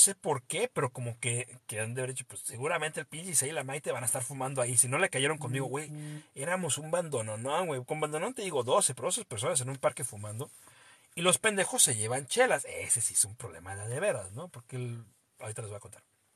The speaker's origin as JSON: {"language": "Spanish", "country": "Mexico", "said": "me caga, güey, que somos así los mexicanos."}